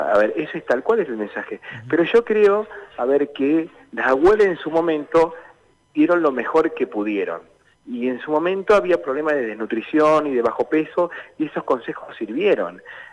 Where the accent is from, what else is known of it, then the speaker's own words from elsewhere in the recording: Pergamino, Buenos Aires Province, Argentina; born there; yo nací en Pergamino, provincia de Buenos Aires.